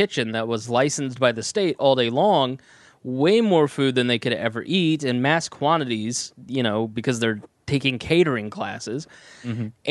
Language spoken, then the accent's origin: English; Plainfield, Indiana, United States; I grew up in Plainfield, Indiana. It's a suburb of Indianapolis.